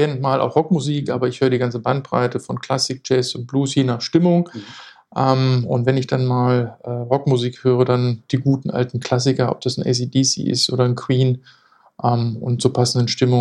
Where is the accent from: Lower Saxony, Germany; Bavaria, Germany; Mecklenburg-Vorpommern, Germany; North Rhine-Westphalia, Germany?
Lower Saxony, Germany; born there; now in Hamburg, Germany; Ich bin gebürtiger Niedersachse, aber bin jetzt schon zusammengerechnet fast 15 Jahre hier.